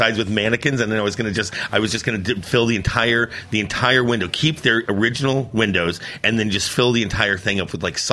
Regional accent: Palm Beach Gardens, Florida, United States; also born or lived in Wichita, Kansas; I was born in Wichita, Kansas, and then I moved to South Florida when I was about 7.

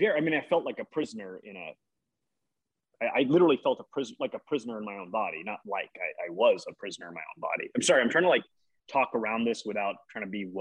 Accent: India; I wasn't born in America. I grew up mainly outside of America. I'm South Asian Indian.

